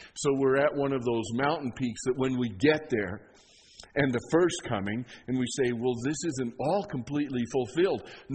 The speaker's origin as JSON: {"language": "English", "town": "Leadville", "region": "Colorado", "country": "United States", "tie": "born or raised there", "said": "I had a friend when I was growing up in Leadville."}